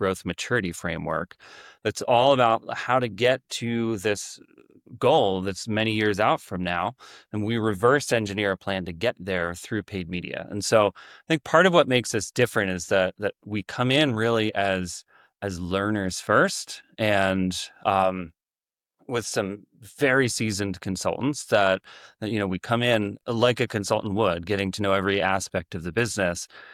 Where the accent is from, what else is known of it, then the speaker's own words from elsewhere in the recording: Pennsylvania, United States; now in California, United States; I grew up in Pennsylvania. I live in California now, but I try to bring a little piece of home.